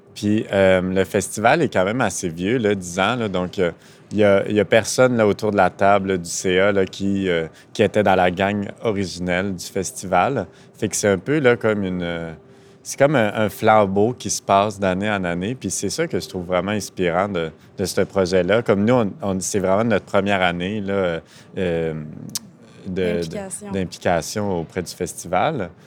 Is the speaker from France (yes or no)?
no; Quebec, Canada; now in Rimouski, Canada; Je viens de la Côte-Nord. Je suis déménagé à Rimouski l'année dernière pour aller à l'UQAR.